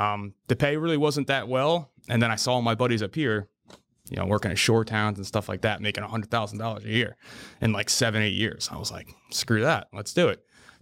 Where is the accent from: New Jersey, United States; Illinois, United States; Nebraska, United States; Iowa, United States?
New Jersey, United States; Manahawkin; I am 31 years old. I'm from Manahawkin, New Jersey.